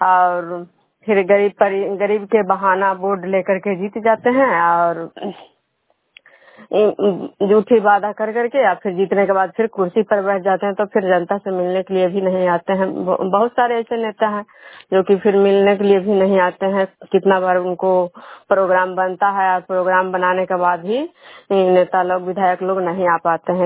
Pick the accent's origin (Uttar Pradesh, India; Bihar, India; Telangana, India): Bihar, India; Bishnupur